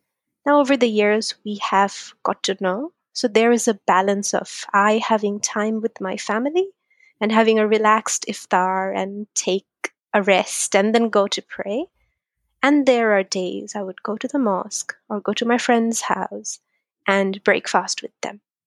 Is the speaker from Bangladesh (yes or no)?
yes; Bangladesh; English is a second language; now in United States; When I was a kid in Bangladesh, it's a Muslim majority country.